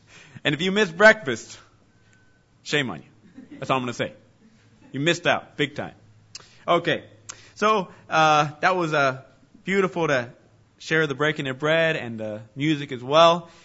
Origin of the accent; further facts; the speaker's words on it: Bolivia; first language Spanish; English is a second language; in Bolivia, so it's not in Africa, center of South America, and I speak Spanish as my first language. I was born and raised in Bolivia to missionary parents, and I might look American to you, but I am not. Okay? I'm Latino at heart